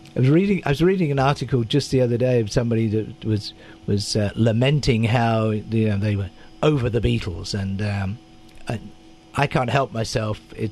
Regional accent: England, United Kingdom; Growing up in England in the 60s was a version of that.

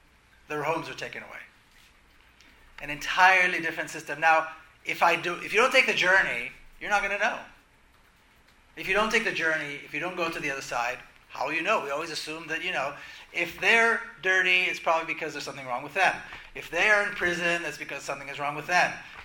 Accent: Jerusalem, Palestine; moved away; So I grew up, I'm from Jerusalem. I've been out of the country for more than 20 years.

